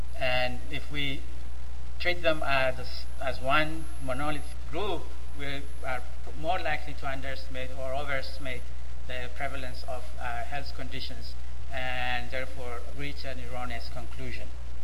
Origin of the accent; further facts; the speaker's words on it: Ethiopia; English is a second language; I'm from Ethiopia, and there are about 80 ethnic groups in Ethiopia.